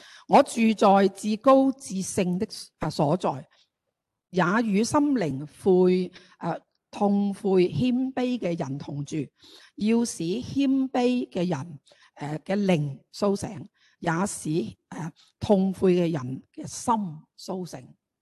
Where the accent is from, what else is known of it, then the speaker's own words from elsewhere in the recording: China; 其實我哋中國人咧好叻㗎